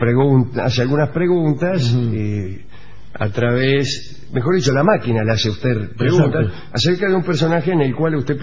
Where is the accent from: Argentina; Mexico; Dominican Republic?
Argentina; Concordia, Entre Ríos; now in Rosario, Argentina; de Concordia. Estoy estudiando en la ciudad de Rosario.